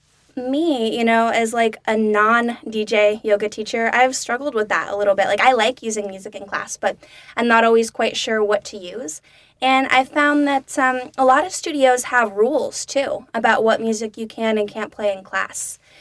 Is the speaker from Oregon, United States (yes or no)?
yes; Portland, Oregon, United States; I come from Portland, where music festivals in general are a huge thing.